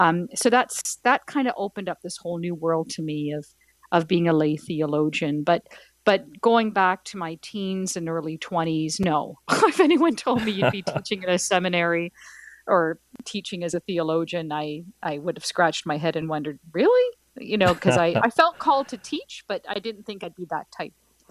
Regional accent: Hamilton, Ontario, Canada; I grew up in Hamilton, Ontario, Canada. My parents came from Italy in the 1960s … they settled downtown Hamilton near Iverwind Stadium.

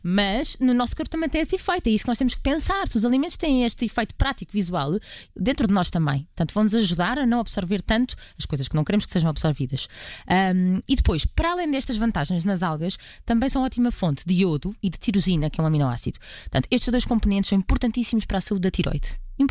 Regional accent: Portugal; somos portugueses, gostamos de pepino

